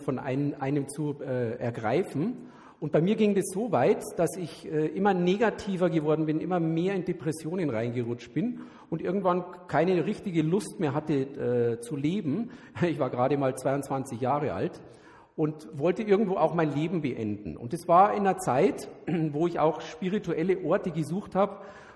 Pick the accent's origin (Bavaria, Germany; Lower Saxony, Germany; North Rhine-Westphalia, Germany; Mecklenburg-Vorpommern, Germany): Bavaria, Germany; Munich; Ich bin hier in München geboren. Ich bin ein echter Münchner. Also wenn mal ein bisschen was Bayerisches rauskommt, nicht erschrecken.